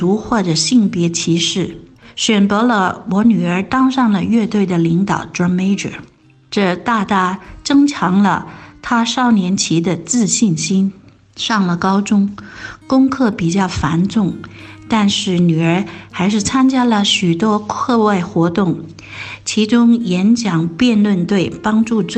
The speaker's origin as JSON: {"language": "Chinese", "country": "Hong Kong", "moved": "as an adult", "lives_now": "United States", "said": "想当年，我们从香港来美"}